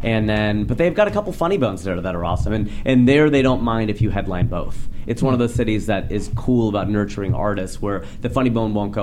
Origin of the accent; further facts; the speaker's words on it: Cincinnati, Ohio, United States; now in California, United States; No, because I'm from Cincinnati, not Cleveland, and so that's the other side of the state.